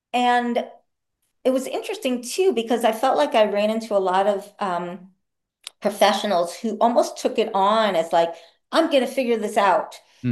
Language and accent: English; New York, United States; now in San Francisco, United States; Okay, so I'm from New York originally. I now live in San Francisco.